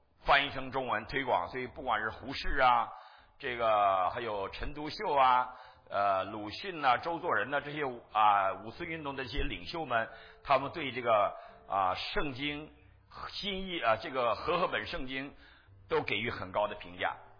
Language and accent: Chinese; Northeast China, China; also born or lived in Beijing; 除了我以外，我东北人啊，他们都北京来，我也是在北京混了几年，在北京大学。